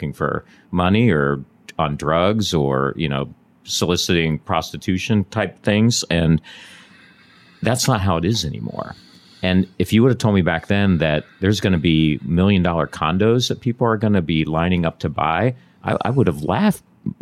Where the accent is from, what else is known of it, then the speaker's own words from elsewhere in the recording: Greensburg, Pennsylvania, United States; I'm from Greensburg, Pennsylvania.